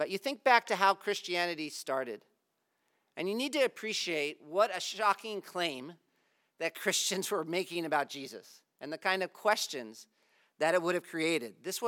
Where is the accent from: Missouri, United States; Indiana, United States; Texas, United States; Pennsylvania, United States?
Pennsylvania, United States; which maybe is more familiar to me because I'm from Pennsylvania.